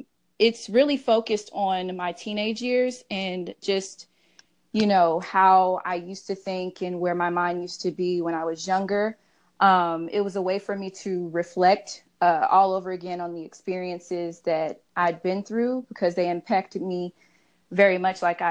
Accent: Atlanta, Georgia, United States; So I'm from Atlanta, Georgia. Go Dogs. Go Falcons.

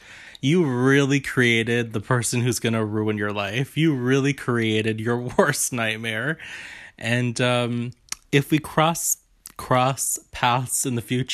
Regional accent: United Kingdom; But, like, being white, being British, being young, it all fucking worked.

